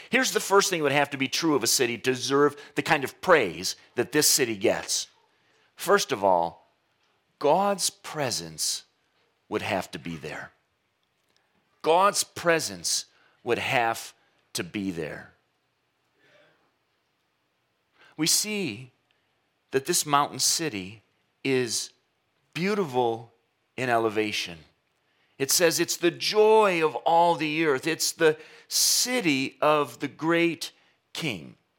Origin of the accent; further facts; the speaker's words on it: Saginaw, Michigan, United States; I grew up in Saginaw. I was there for an evening this week. I'm sentimentally attached to the place.